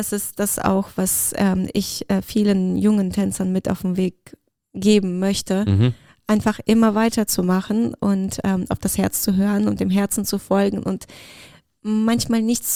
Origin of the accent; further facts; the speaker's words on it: Russia; accent: Russian; German is a second language; Mit meinem russischen Akzent.